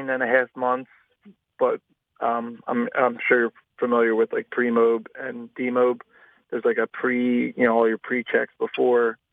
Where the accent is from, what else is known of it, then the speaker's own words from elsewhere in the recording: Philadelphia, Pennsylvania, United States; now in Saucon Valley, United States; No, I grew up in Philadelphia. I moved here after my first deployment when I met my wife and we moved up here.